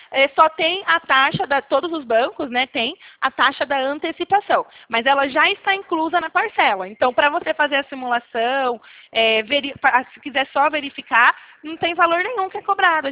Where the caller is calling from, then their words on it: Limeira, São Paulo, Brazil; Eu falo aqui do estado de São Paulo, do interior, da cidade de Limeira.